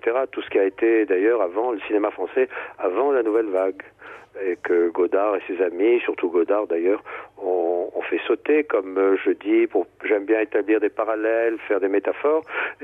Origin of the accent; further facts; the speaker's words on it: Marseille, Provence-Alpes-Côte d'Azur, France; Il se trouve que je suis de Marseille, comme je dis là-dedans